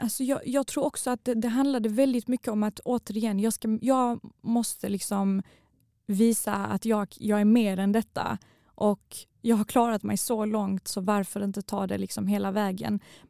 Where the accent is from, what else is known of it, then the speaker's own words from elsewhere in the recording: Malmö, Skåne, Sweden; accent: Malmö; jag kom från Malmö, en tjej som inte kunde enligt dem jättebra svenska, för att jag hade ju den här brytningen, och där man pratar inte så i Kristianstad.